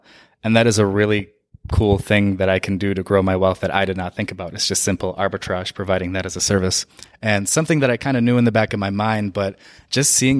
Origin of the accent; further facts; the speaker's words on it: Saudi Arabia; moved away; I was born and raised in Saudi Arabia. My mom is from Syria, and my dad is from Tunisia. And I was born and raised in a country where I wasn't a citizen. And here, I'm not a citizen either.